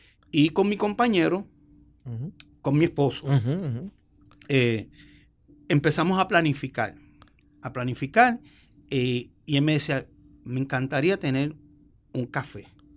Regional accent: Argentina; Yo soy argentino.

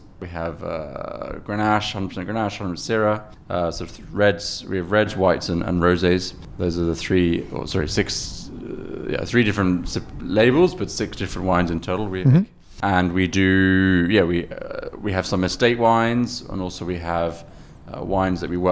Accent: London, United Kingdom; also born or lived in Switzerland; So I was born in Switzerland. I was lived in London my whole life. My father's from Holland and my mother's from Germany. Yeah, so I'm sort of a European kind of mixture, should we say.

